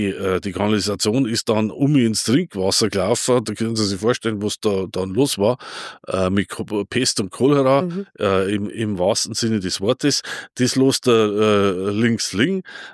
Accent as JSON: {"language": "German", "region": "Bavaria", "country": "Germany", "said": "da, wo ich herkomme, aus dem platten Land, aus dem Vorwald sozusagen"}